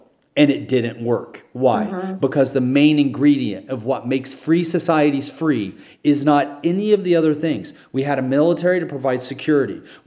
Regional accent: United States; when I say we, I'm talking about as an American.

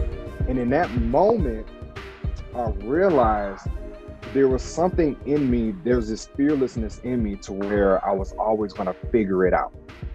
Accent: Chicago, Illinois, United States; I take pride in my lineage, being from Nigeria, although I was born and raised here in Chicagoland or Southside.

